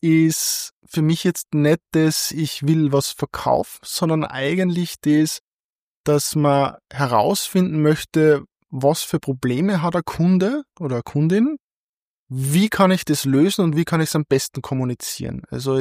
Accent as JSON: {"language": "German", "town": "Linz", "region": "Upper Austria", "country": "Austria", "tie": "born or raised there", "said": "Ich bin ein waschechter Oberösterreicher, bin in Linz geboren, Linz aufgewachsen und dann als klassischer Oberösterreicher nach Wien zum Studieren gegangen."}